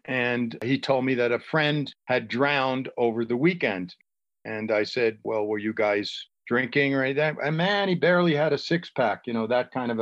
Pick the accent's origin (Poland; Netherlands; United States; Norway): United States; Brooklyn, New York; Well, I grew up in Brooklyn, New York, in a neighborhood that was on the edge of a ghetto.